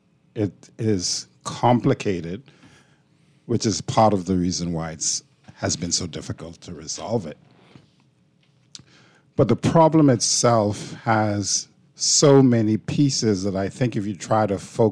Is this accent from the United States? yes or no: no; Bahamas; So I'm in my 60s, I'm in my mid-60s. I grew up in the Bahamas